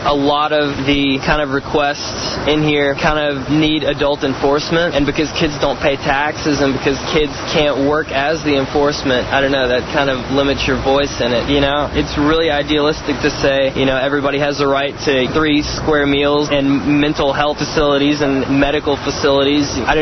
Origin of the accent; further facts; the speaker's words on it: Atlanta, Georgia, United States; I'm 20 years old and I'm from Atlanta, Georgia.